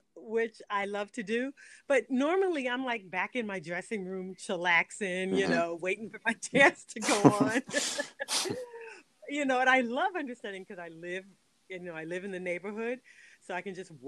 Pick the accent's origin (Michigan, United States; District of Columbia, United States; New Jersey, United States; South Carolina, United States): District of Columbia, United States; Washington; So I'm spoiled because I came up on August 1st and I grew up in Washington, D.C.